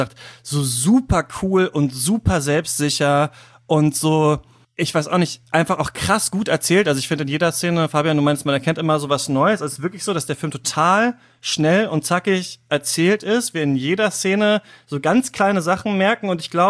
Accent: Germany; born there

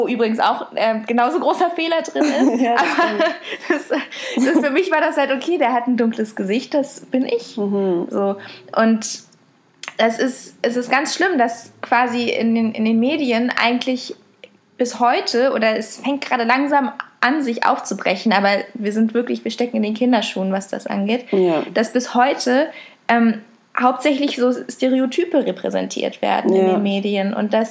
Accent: Berlin, Germany; Ach so, ja. Aus Schöneberg.

